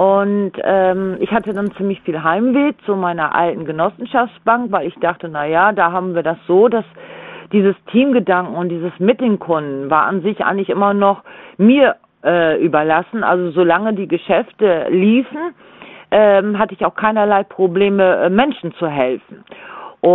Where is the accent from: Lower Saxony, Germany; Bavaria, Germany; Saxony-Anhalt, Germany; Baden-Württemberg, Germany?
Lower Saxony, Germany; ich komme ja aus Ostfriesland